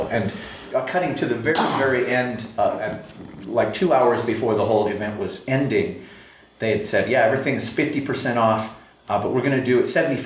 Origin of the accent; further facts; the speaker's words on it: Midwest, United States; excuse me, I grew up in the Midwest. What is middle school?